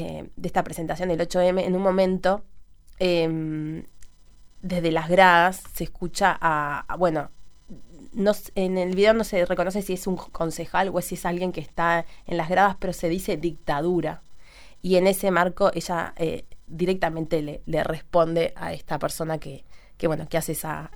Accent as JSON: {"language": "Spanish", "country": "Uruguay", "said": "capaz que como uruguaya y teniendo otro sistema, ¿no?"}